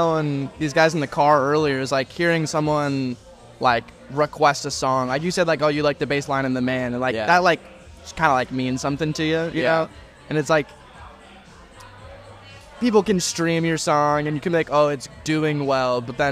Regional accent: United States; Like we don't in America. Like I don't know. I'm American, so I'm biased too

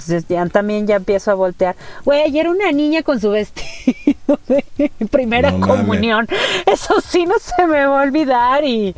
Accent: Mexico; Entonces, como buena mexicana, dejé todo para el último.

